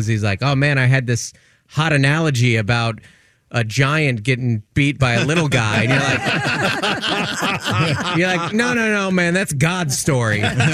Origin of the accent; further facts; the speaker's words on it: Seattle, Washington, United States; I did go to college. I grew up in Seattle, went to the University of Washington.